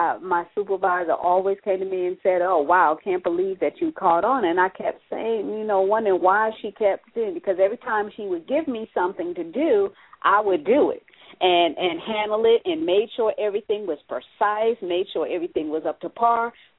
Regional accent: New York, United States; moved away; I remember when I moved down here from New York. Now, people always say, oh, New York is one of the hardest cities. Those people are so mean in New York. But I was so comfortable, so at home in New York.

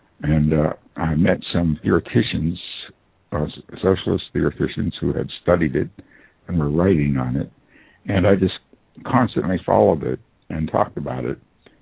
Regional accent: Aliquippa, Pennsylvania, United States; now in Aliquippa, United States; My hometown here in Aliquippa, Pennsylvania, was totally devastated. We had the largest steel mill in the world here, and now it's the largest brownfield in the world.

